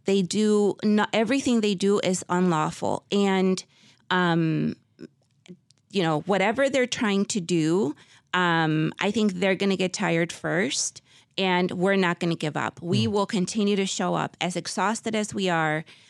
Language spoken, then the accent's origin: English; Little Village, Illinois, United States; I think I grew up in Little Village too, and I've worked in Little Village for many years